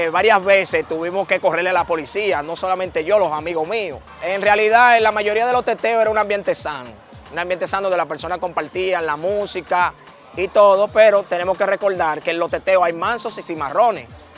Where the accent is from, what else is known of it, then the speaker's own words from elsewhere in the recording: Capotillo, Distrito Nacional, Dominican Republic; born there; nací aquí en Capotillo, actualmente vivo en Capotillo.